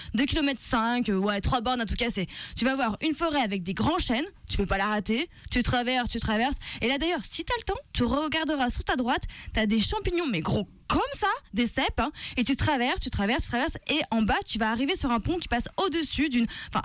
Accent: Nouzonville, Grand Est, France; On est de Nouzonville.

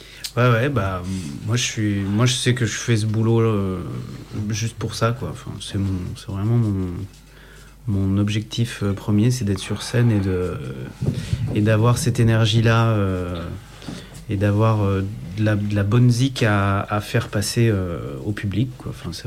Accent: Besançon, Bourgogne-Franche-Comté, France; Enfin, moi, je viens de Besançon

